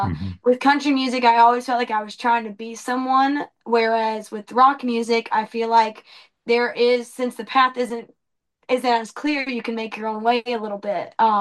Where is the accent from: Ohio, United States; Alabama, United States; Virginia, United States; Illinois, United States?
Alabama, United States; I grew up in Alabama.